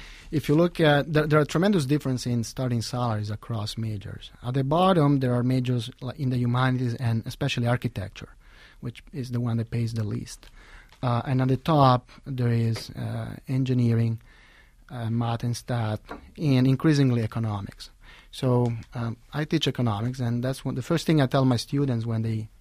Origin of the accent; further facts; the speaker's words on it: Italy; English is a second language; now in United States; this is one of the most striking features of the American workforce, that I come from Italy, and in general, all European countries have a much stronger sense of economic class than you see here. And it, when I moved here...